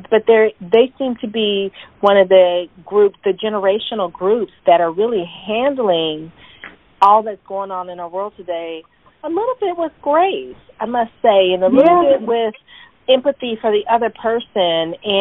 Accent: California, United States; I can't get to my home state, Northern California, Silicon Valley, born and raised.

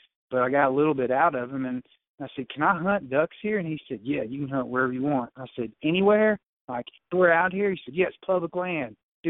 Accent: Tennessee, United States; I came from Tennessee, West Tennessee, where duck hunting was really competitive.

